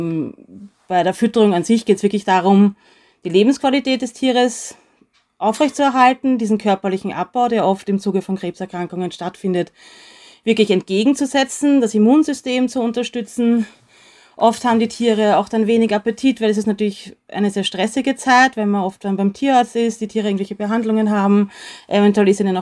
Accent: Austria; Man hört, ich komme aus Österreich, ich wohne in Wien

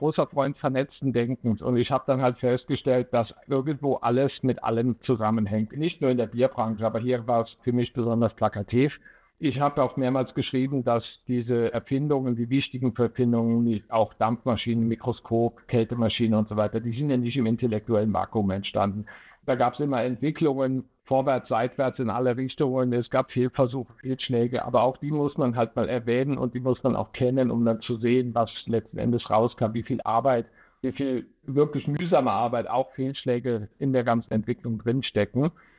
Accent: Bitburg, Rhineland-Palatinate, Germany; Ich komme ja aus der Bierstadt Bitburg, und wenn man da im Schatten einer Brauerei aufwächst, dann ist der Bezug zur Brauerei schon eigentlich sehr früh gelegt.

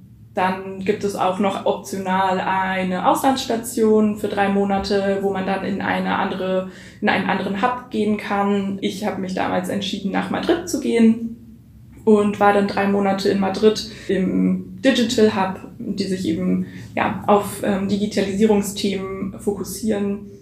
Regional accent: Berlin, Germany; ich bin in Berlin aufgewachsen und bin in der Nähe von der Warschauer Straße auch tatsächlich groß geworden.

